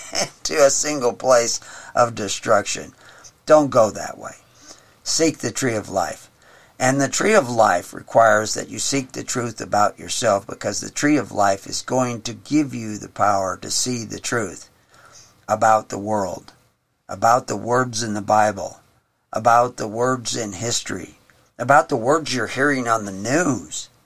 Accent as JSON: {"language": "English", "town": "Houston", "region": "Texas", "country": "United States", "tie": "born or raised there", "said": "I grew up in Houston on the bayous in Texas"}